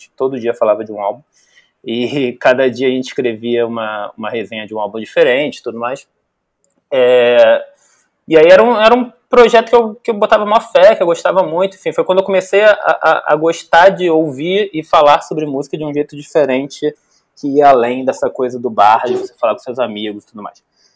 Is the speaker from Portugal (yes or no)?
no; Rio de Janeiro, Brazil; now in São Paulo, Brazil; eu sou um paulistano de pandemia, que vim passar um fim de semana e nunca mais voltei. Mas eu sou nascido e criado no Rio, em Jacarepaguá. Então, toda a minha formação de colégio, faculdade, foi por lá.